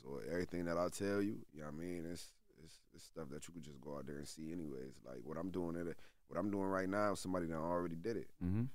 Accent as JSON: {"language": "English", "town": "Syracuse", "region": "New York", "country": "United States", "tie": "born or raised there", "said": "Especially, like, in my hometown, like in Syracuse, it's like, man, I'm besides … don't really claim Syracuse."}